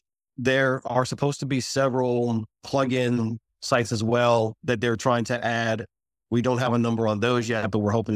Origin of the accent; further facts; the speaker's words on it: New Orleans, Louisiana, United States; I'm from New Orleans. We have a lot of dishes.